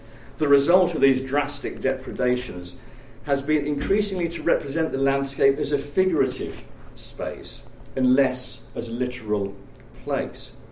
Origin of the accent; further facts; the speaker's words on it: Northampton, East Midlands, United Kingdom; born there; I'm particularly pleased to be here in Northampton because I was born in Northampton General Hospital, just a mile or so from here.